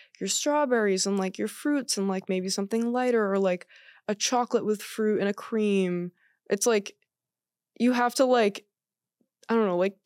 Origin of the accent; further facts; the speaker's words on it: New Hampshire, United States; I'm from New Hampshire. So like there's farms.